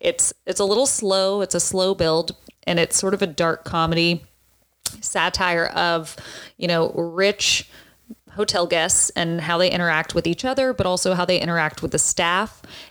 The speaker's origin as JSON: {"language": "English", "town": "Austin", "region": "Texas", "country": "United States", "tie": "born or raised there", "said": "I was born in Austin, Texas. And for those of you who are familiar with the Austin area, I grew up in Tarrytown, which is very central."}